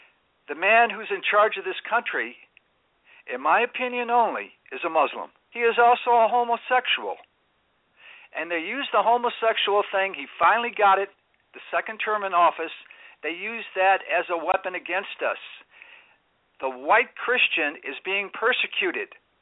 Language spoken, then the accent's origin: English; California, United States; I'm from California.